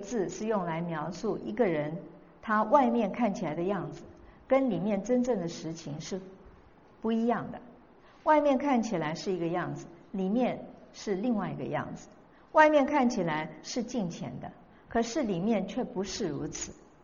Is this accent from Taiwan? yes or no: no; China; 确实我们中国人的坟墓，也许在美国比较不容易看见